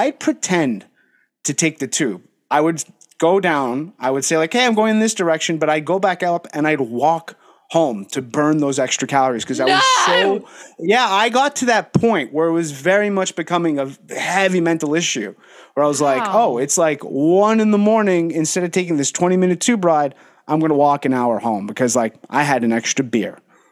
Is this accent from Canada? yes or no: yes; Canada; now in France; when I came from Canada to Europe after I did like my whole like fitness thing.